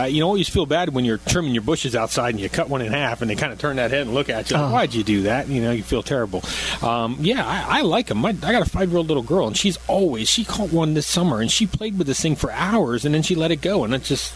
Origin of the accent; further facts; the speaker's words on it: Florida, United States; I'm from the Everglades down in Florida. That's where I grew up.